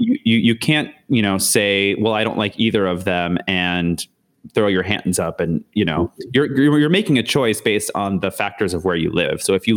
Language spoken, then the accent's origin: English; Canada; now in United States; It kind of points me out to how much maybe, I guess, privilege I had before when I didn't really think about being Canadian.